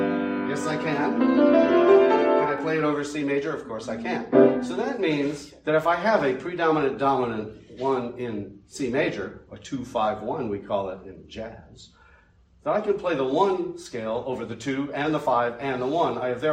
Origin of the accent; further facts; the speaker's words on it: New Orleans, Louisiana, United States; Again, I'm from New Orleans